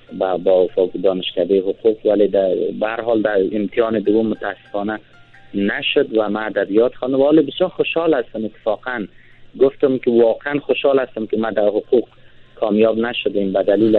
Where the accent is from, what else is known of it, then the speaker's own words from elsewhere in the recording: Kabul, Afghanistan; also born or lived in Badakhshan; یعنی چون ما در بدخشان به دنیا آمدیم، تا در ایامی که ما مکتب قرار بود بخوانم به کابل آمدم، اینجا خواهرم زندگی میکرد و ما از 10 سالگی به بعد با خواهرم بزرگ شدم.